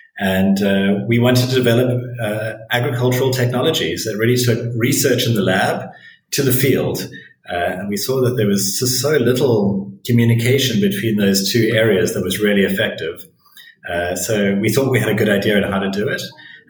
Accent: South Africa; I'm a South African originally

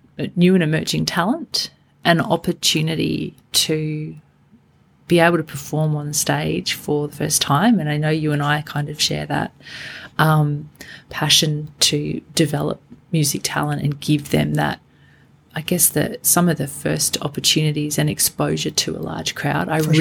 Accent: Canberra, Australian Capital Territory, Australia; growing up in Canberra and then moving away for, you know, a period of time, and then being able to come back

